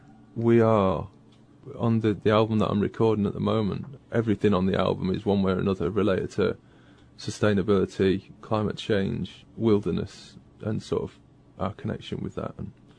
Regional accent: England, United Kingdom; And I was saying earlier about growing up in Northern England, and that's it's a gritty place

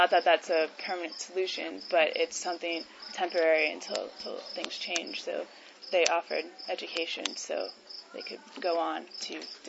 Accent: Florida, United States; Actually, in the town I was from, there's lots of problems with, I'm from Florida, and with overfishing

